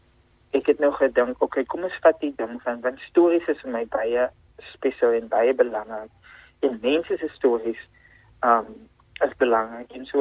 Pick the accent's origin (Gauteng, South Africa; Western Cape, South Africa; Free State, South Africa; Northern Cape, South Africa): Western Cape, South Africa; Worcester; ek is alle pad van Worcester